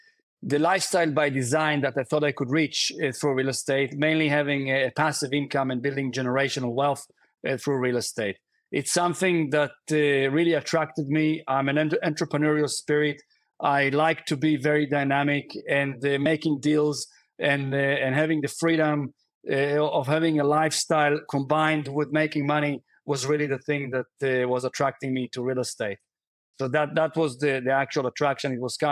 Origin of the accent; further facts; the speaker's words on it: Israel; moved away as an adult; now in New Zealand; I was born and raised in Israel, an American citizen as well, but I was actually spending the last 25 years in New Zealand